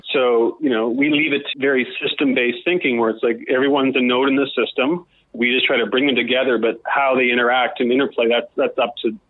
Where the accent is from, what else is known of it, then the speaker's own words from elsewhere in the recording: Australia; I think a lot of it actually has to come with, you know, being Australian and being in this part of the world and that whole tyranny of distance.